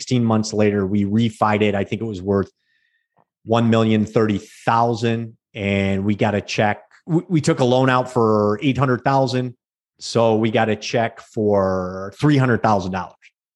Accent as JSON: {"language": "English", "town": "Trenton", "region": "Michigan", "country": "United States", "tie": "born or raised there", "said": "reach out to this woman in Trenton, my hometown, Trenton, Michigan."}